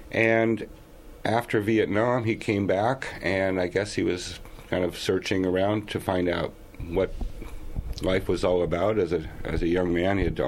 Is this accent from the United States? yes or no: yes; Pella, Iowa, United States; a guy who I knew when I was growing up in Pella